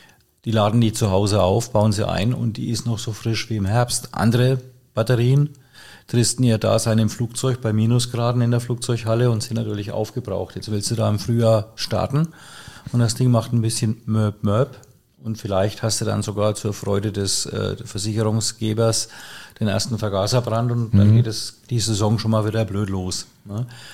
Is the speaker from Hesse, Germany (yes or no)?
no; Bavaria, Germany; aber das ist der Franke ja gewohnt.